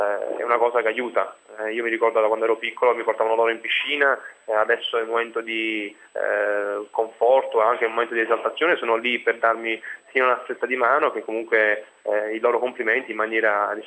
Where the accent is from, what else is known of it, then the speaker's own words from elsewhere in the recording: Naples, Campania, Italy; born there; perché io sono nato a Napoli